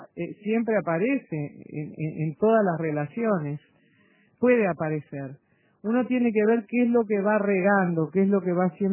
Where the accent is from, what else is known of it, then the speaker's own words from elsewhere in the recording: Uruguay; como humanos, como uruguayos